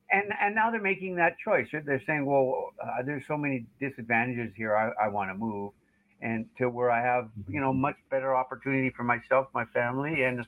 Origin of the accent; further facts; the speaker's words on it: Canada; I'm a Canadian